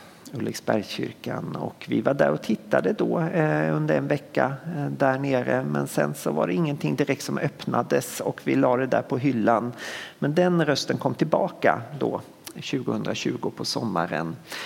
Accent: Jämtland County, Sweden; now in Kronoberg, Sweden; Vi kommer från Jämtland, långt upp i Norrland. Eller ja, egentligen bara halvvägs upp i Sverige. Vi har bott där 14 år utanför Östersund.

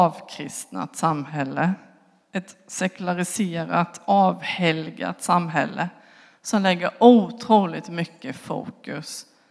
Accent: Småland, Sweden; därför att vi är idoga smålänningar

